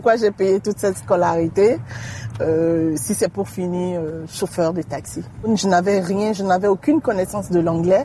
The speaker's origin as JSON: {"language": "French", "country": "Benin", "lives_now": "United States", "said": "C'est un palace chez moi au Bénin."}